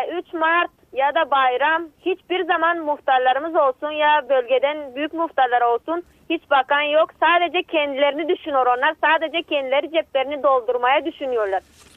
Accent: Boyan Botevo, Haskovo Province, Bulgaria; Ben Hasko bölgesinde Selo Boyan Botevo'danım.

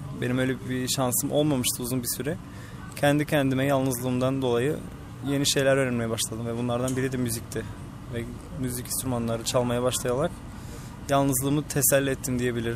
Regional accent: Kardzhali, Kardzhali Province, Bulgaria; Kırcaali doğumluyum, 1996. 18 Eylül. Küçüklüğüm, 10 yaşıma kadar köyde büyüdüm. Hallar Köyü'nde ve Karamsular Köyü'nde. Bulgarcası Başevo ve Çernigovo. Orada nenemlerle, dedemlerle büyüdüm.

